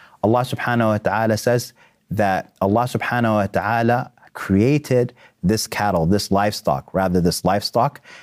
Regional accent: Sudan; I didn't grow up in a farming culture, but I'm from a farming culture. I'm from Sudan. I'm from a village of farmers.

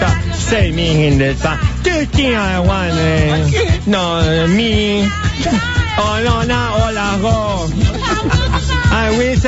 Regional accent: Rosario, Santa Fe, Argentina; Aspiro para adentro, soy rosarino.

